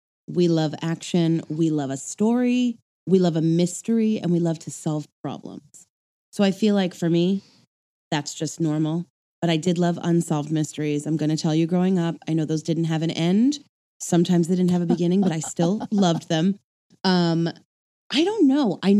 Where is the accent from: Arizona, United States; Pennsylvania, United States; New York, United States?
New York, United States; Hewlett; I grew up in the Five Towns, a town called Hewlett.